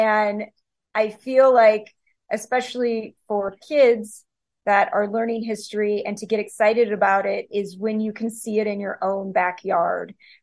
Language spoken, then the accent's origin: English; Montana, United States; And growing up in Montana, I there's some really incredible historical stories here